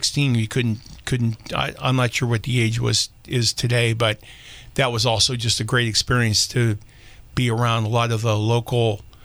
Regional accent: Lone Pine, California, United States; Yeah, so the original ranch I grew up on is on DeWalt Road, which is south, about 4 miles south of town. There, if you come down south of Lone Pine, you have Hessel Road, DeWalt Road

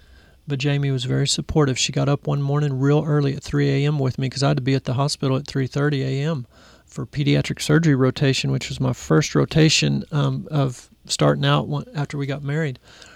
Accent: Texas, United States; I'm a Texan. I'm seventh-generation Texan. I've been here my whole life except for the 9 months of my senior year.

